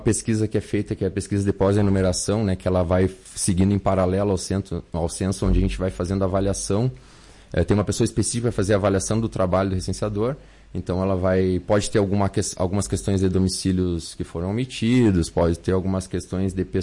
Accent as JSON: {"language": "Portuguese", "town": "Santa Maria", "region": "Rio Grande do Sul", "country": "Brazil", "said": "eu sou lá de Santa Maria, mas um lagoense há 18 anos, né?"}